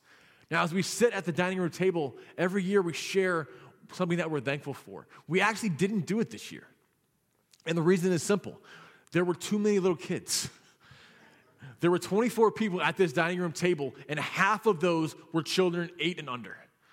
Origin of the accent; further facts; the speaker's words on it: Virginia, United States; And people from the church that I grew up in Virginia that I went to when I was there have been coming back together again and again and again.